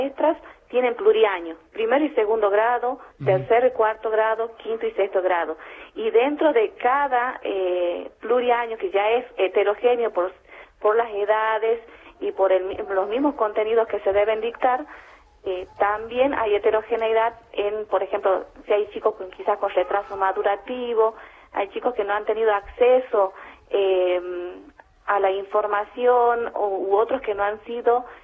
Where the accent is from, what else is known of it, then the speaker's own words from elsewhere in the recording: Santa María, Catamarca, Argentina; yo nunca salí de Santa María, más allá de la provincia más cercana y a la que tenemos más acceso, a pesar de pertenecer a Catamarca, es Tucumán.